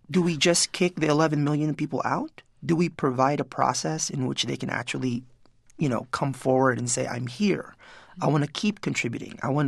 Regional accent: Philippines; I'm actually from the Philippines. I'm not from Mexico, you know.

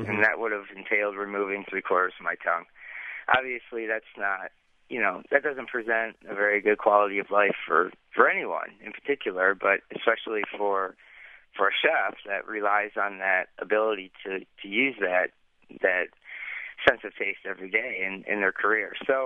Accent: Michigan, United States; I grew up in Michigan, so my favorite season happens to be fall

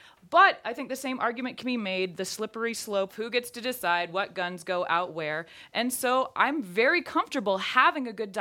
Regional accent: Ellensburg, Washington, United States; from Ellensburg, Washington, and actually, I mean, hunting is such a big part of the culture, and I grew up in a more urban area

